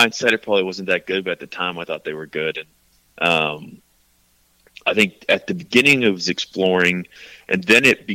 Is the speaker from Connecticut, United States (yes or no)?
no; South Carolina, United States; also born or lived in Texas; I was born in Texas, and a lot of my family's still down there, but grew up and went to high school, middle school, in South Carolina.